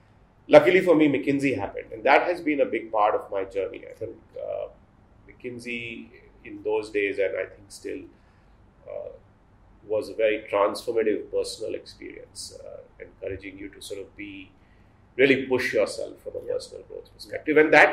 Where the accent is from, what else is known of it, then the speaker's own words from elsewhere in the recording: Patna, Bihar, India; I grew up here in Patna, small town, had a happy childhood in those days.